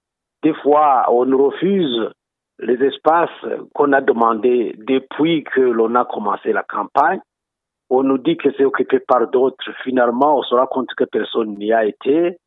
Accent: Burundi; Pour moi, on est Burundais

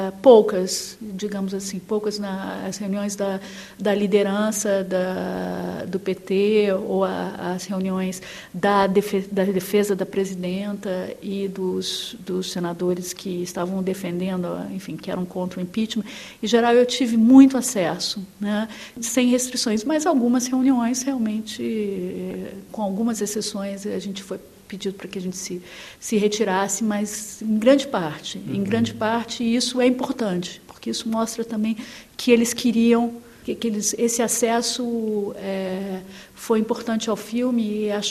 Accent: Brazil; como brasileira, como ser social e política, né, que sou, e como brasileira

